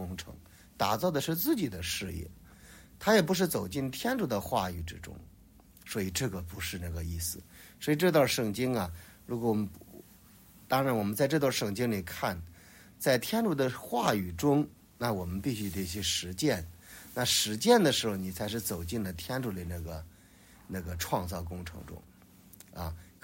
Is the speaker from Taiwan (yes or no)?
no; China; 那我们中国人说第二，可能没人敢说第一。我们中国在基建方面、建造方面，那绝对是第一。